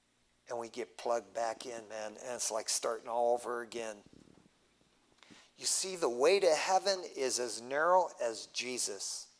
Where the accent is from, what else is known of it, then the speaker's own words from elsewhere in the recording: West Covina, California, United States; from West Covina.